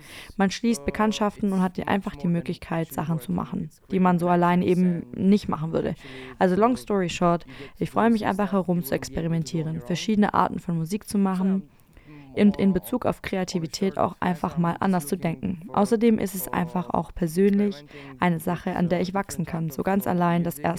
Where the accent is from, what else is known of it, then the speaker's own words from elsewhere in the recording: Belgrade, Serbia; Wir kommen aus Belgrad, Serbien, beziehungsweise wir kommen aus einer kleinen Vorstadt von Belgrad.